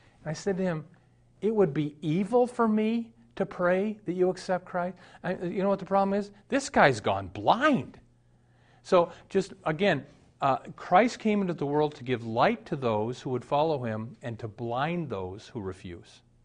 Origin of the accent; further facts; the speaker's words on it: Omaha, Nebraska, United States; I was raised in Omaha.